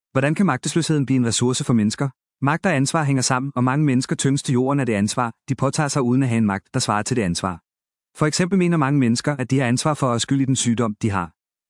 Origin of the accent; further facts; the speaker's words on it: Aarhus, Central Denmark Region, Denmark; Det kvarter, jeg voksede op i Aarhus, var meget socialt opdelt